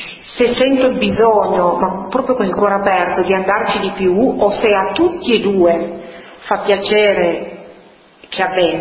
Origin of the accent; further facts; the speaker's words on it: Piedmont, Italy; almeno qua in Piemonte, io sono piemontese doc, no?